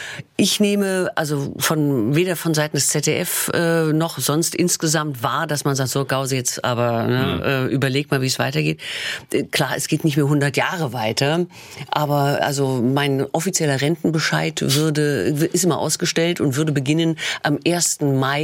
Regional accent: Mainz, Rhineland-Palatinate, Germany; also born or lived in Berlin / Hannover / Fulda / Stuttgart; Ja, also ich bin in Berlin geboren. Und dann ging es aber schon zügig nach Hannover. Dort ist dann mein Bruder geboren. Fulda, Stuttgart. Hier war ich in der Grundschulzeit, in Stuttgart-Plieninge. Und dann zogen wir aber schon nach Mainz 1975, wo ich dann auch Abitur gemacht habe.

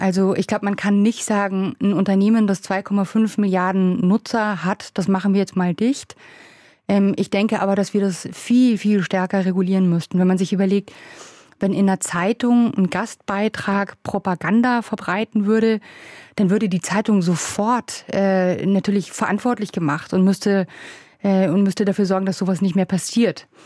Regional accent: Bavaria, Germany; Ich bin im Chiemgau aufgewachsen, total schönes Fleckchen.

